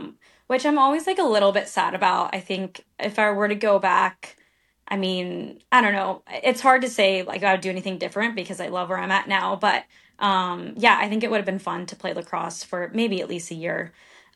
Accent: Florida, United States; So I grew up in Florida, and we would travel a lot to like Northeast, in the summer for tournaments.

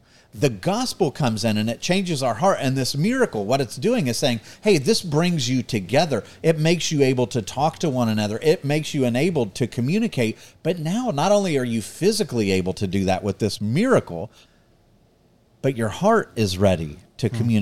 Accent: United States; I'm an American, proud American, love our history, love our Constitution.

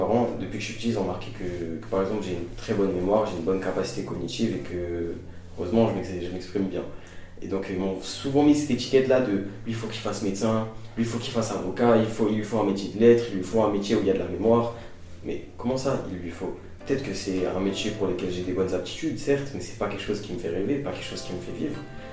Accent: France; Parce que nous, on a grandi ici, on a grandi en France, nous sommes français.

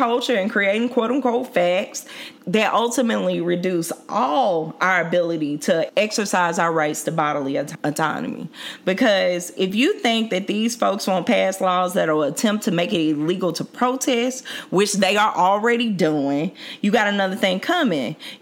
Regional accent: Mississippi, United States; I'm from Mississippi.

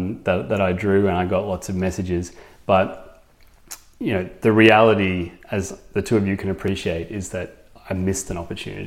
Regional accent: Australia; You know, as an Australian, it's just not a career option at all.

